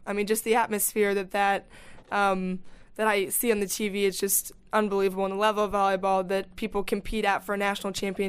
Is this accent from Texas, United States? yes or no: no; Illinois, United States; born there; I was born in Illinois, and I have go back there a lot, and I enjoy that area of Chicago suburbs.